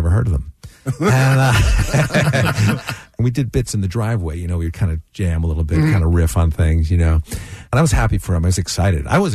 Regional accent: Bridgeport, Connecticut, United States; But, you know, I grew up in Connecticut. Bridgeport, Connecticut.

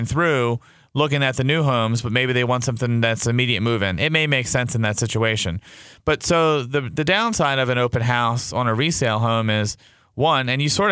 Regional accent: Baltimore, Maryland, United States; I know when I was a kid, I grew up in Baltimore

